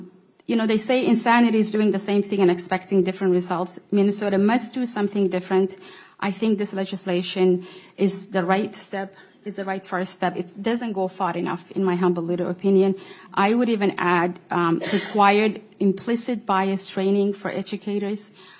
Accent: Somalia; now in United States; I've lived in many states. Obviously, I'm from Somalia. I've lived in many other countries and other continents.

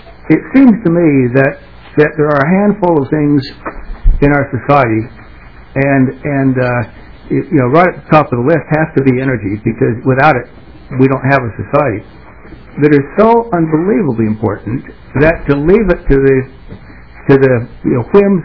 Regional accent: Salt Lake City, Utah, United States; Is my hometown of Salt Lake City.

